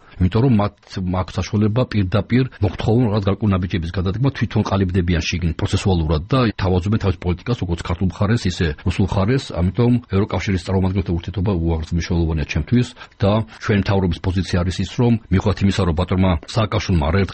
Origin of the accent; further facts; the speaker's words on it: Tbilisi, Georgia; თბილისში გავიზარდე, მეთემე სკოლა დავამთავრებელ ფილარმონიასთან, ყველაფერი იყო გარშემო.